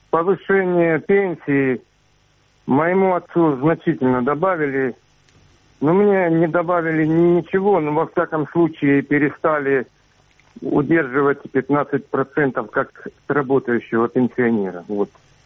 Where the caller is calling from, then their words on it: Donbas, Ukraine; Подконтрольная территория Украины, Донбасс.